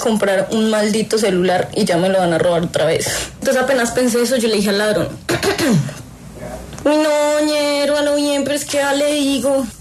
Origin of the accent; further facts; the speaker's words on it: Bogotá, Colombia; utilizando todos los poderes que me dejó mi infancia en Suba